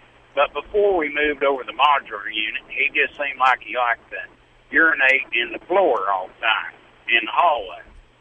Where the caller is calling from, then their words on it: Needles, California, United States; Yeah, right now I'm going through Needles, California.